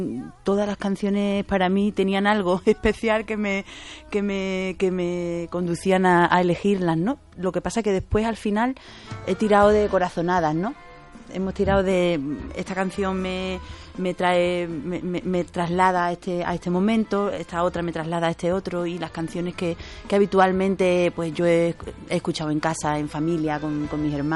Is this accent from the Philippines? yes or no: no; Málaga, Andalusia, Spain; now in Cádiz, Spain; Soy malagueña, pero hace algún tiempo ya resido allí en Cádiz.